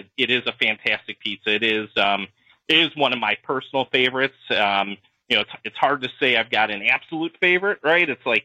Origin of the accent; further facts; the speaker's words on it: Chicago, Illinois, United States; growing up in Chicago, I was very fortunate to grow up, go to college, be young adult during the Bulls reign in the 90s.